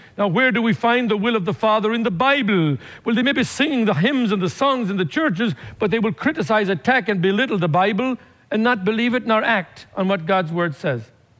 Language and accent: English; Ireland; I come from Ireland, where there was north and south.